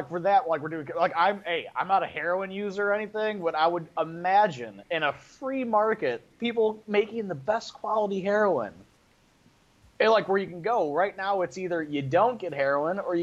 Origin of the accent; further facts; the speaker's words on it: West Virginia, United States; I'm from West Virginia, and we do a lot of drugs.